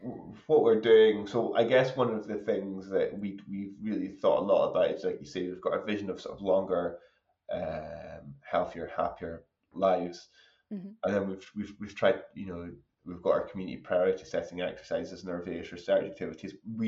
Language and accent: English; Aberdeen, Scotland, United Kingdom; I'm from Aberdeen